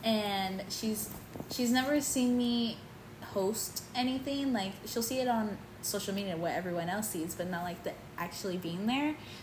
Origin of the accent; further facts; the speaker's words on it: Atlanta, Georgia, United States; But I enjoyed it because I had a layover in my hometown, Atlanta.